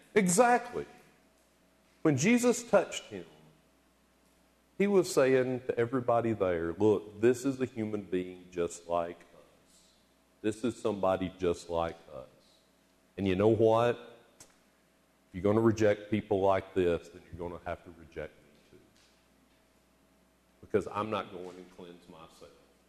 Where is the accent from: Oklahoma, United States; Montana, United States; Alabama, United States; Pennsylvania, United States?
Alabama, United States; Oneonta; I, you know, have grown up in the church, in a Methodist church in Oneonta, Alabama, my hometown growing up